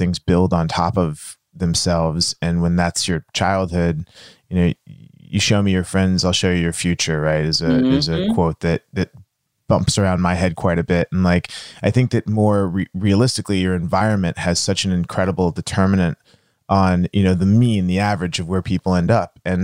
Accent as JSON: {"language": "English", "town": "Dallas", "region": "Texas", "country": "United States", "said": "I'm from Dallas, Texas."}